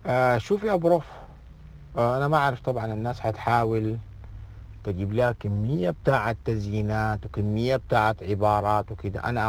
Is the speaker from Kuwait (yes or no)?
no; Sudan; انا عندي كل الادوات كسوداني، كدولة سودانية